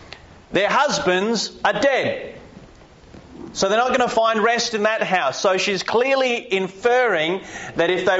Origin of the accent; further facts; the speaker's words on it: Australia; born there; At least I get to claim I was born in Australia, even if I'm not from Perth, okay? At least I was born here